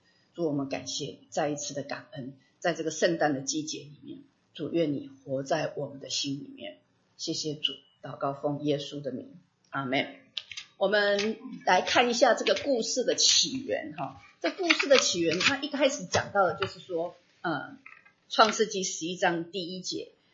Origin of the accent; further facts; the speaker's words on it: Sichuan, China; now in United States; 比方我们知道，我们四川人讲话就比较快哈